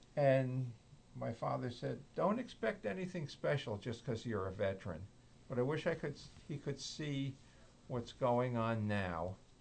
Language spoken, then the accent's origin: English; Rahway, New Jersey, United States; And I grew up in Rahway, and I grew up in a mixed neighborhood.